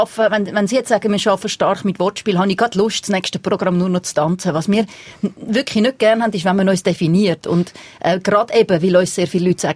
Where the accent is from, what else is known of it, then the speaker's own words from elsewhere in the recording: Switzerland; wenn wir als Schweizer zu gut Hochdeutsch reden